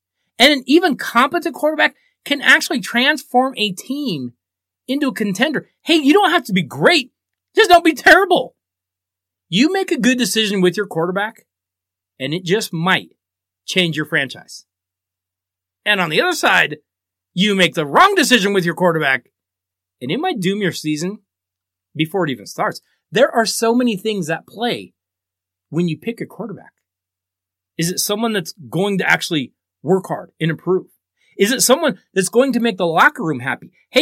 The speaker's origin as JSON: {"language": "English", "region": "Colorado", "country": "United States", "tie": "born or raised there", "said": "that's not going to be good news for my home state. Because I don't think any school from the state of Colorado is consistently a top 50 to 60 school."}